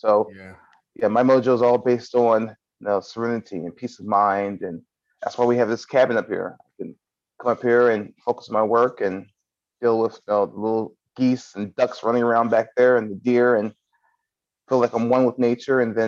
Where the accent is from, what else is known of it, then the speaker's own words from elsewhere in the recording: Baltimore, Maryland, United States; I grew up in Baltimore, which is on the Chesapeake Bay on the Atlantic seaboard, right near DC.